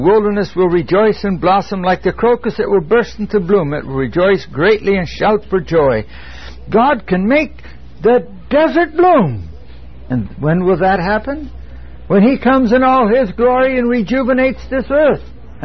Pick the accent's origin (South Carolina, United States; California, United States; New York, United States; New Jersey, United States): California, United States; Hanford; I grew up in Central California, and I can remember when I was a kid, we lived down in Hanford, California, south of Fresno